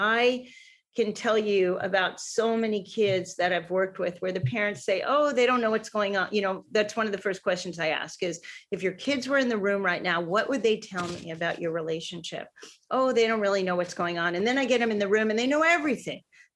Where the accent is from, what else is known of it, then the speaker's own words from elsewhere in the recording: Florida, United States; I come from Florida. If we're afraid of hurricanes, kids are afraid of hurricanes.